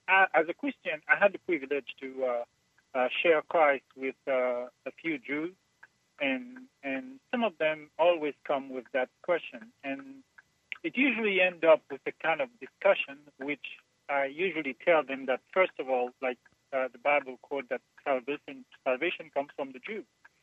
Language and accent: English; Haiti; I'm originally from Haiti.